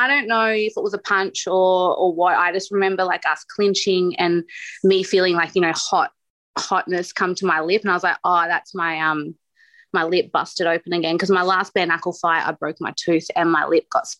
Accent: Australia; And I'm like, I'm Australian. You don't talk about someone's kids.

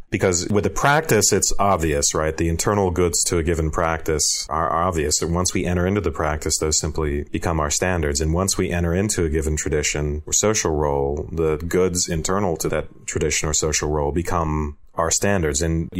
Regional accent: Georgia, United States; You do remember I'm from Georgia, right?

